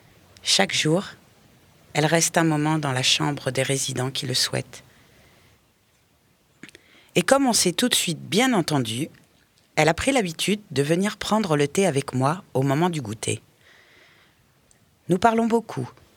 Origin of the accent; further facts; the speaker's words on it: Hauts-de-France, France; mais je viens du Nord. Le plat pays n'a rien à voir avec les montagnes des Bauges.